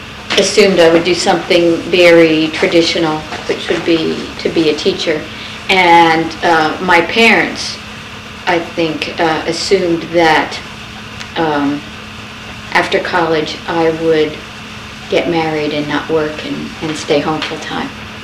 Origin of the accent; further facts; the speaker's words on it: Easton, Pennsylvania, United States; I grew up in Easton, Pennsylvania. I was born at Easton Hospital.